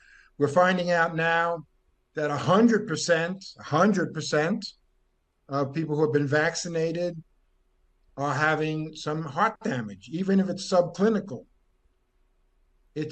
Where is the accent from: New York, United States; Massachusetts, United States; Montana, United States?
New York, United States; now in Brazil; I live in in a really super rural, at the end of the world here in Brazil. I'm from New York, been down here for 31 years.